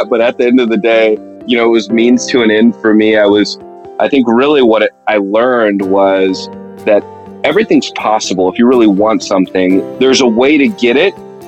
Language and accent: English; Lenexa, Kansas, United States; So, yeah, I'm from Kansas City, born and raised, grew up in a place called Lenexa, Kansas, grew up from middle class family.